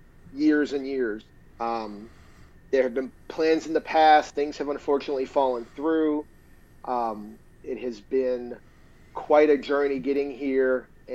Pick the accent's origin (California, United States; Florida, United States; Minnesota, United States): Florida, United States; I grew up in South Florida.